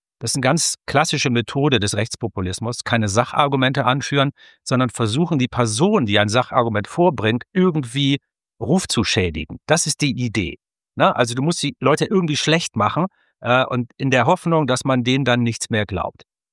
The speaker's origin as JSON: {"language": "German", "region": "Hamburg", "country": "Germany", "tie": "born or raised there", "said": "in meiner Heimat Hamburg"}